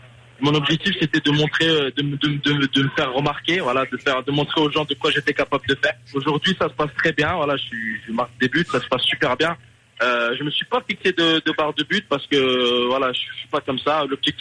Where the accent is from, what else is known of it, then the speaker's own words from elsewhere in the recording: France; Je suis français et j'ai encore 21 ans.